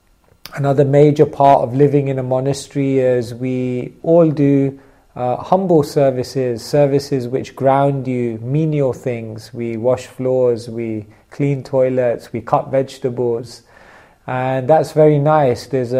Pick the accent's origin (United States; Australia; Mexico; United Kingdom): United Kingdom; Wembley, London; I grew up in Wembley in a cosmopolitan city, surrounded by different cultures and religions. It was a melting pot of different traditions.